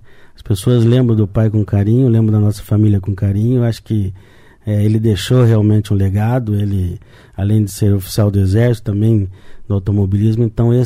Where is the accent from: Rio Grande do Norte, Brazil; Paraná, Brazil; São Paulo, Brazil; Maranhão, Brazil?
Paraná, Brazil; Cascavel; born there; Minha mãe que comenta que eu fui fabricado em Foz e nasci em Cascavel, né?